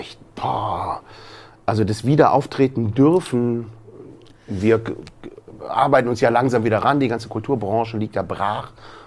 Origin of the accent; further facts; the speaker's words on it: Cologne, North Rhine-Westphalia, Germany; born there; accent: Kölsch; Weil ich aus Köln komme, gebürtig.